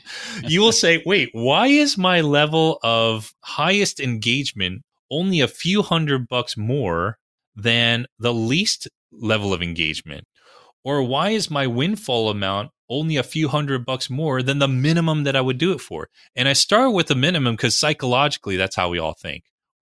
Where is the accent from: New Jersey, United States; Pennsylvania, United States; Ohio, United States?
New Jersey, United States; also born or lived in New York City; Hockey's not big where I grew up in New Jersey, New York City.